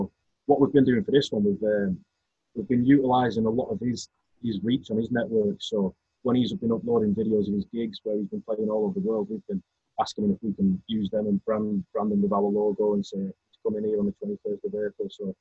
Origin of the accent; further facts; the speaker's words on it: North West England, United Kingdom; because I'm from Cumbria, that's a 6.5 hour